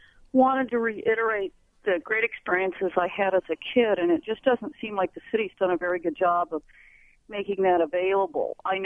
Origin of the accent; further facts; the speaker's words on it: Des Moines, Iowa, United States; I am calling from Des Moines, and I love to ice skate in the winter. In fact, my whole family does, and it's something I grew up doing in Des Moines.